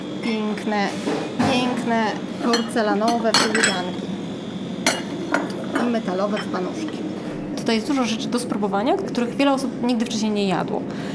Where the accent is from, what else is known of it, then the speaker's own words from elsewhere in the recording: Gdańsk, Pomeranian Voivodeship, Poland; wróciłam do Gdańska, jestem z Gdańska, mam tutaj również przyjaciół